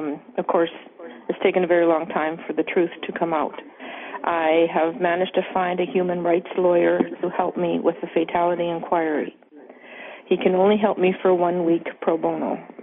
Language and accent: English; Dauphin, Manitoba, Canada; from Dauphin, Manitoba.